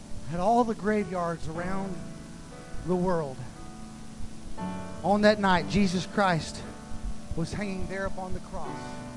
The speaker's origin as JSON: {"language": "English", "country": "United States", "said": "I'm an American. Red-blooded. Through and through."}